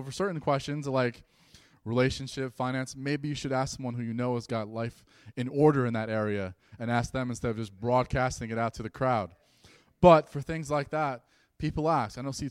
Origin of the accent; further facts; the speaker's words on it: New York, United States; also born or lived in Herkimer, New York; She's from Illinois. I'm from New York.